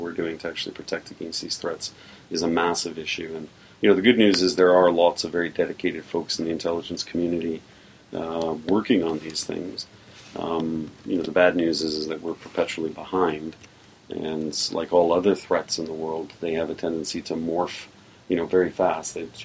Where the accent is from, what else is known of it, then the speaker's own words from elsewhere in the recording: Canada; the one thing that does disturb me about Canada sometimes as a Canadian